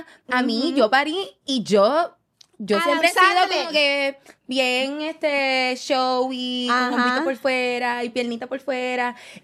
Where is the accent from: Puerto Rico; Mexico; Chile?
Puerto Rico; Guaynabo; Ay, es que nosotras somos de Guaynabo y pensamos que todo es Guaynabo.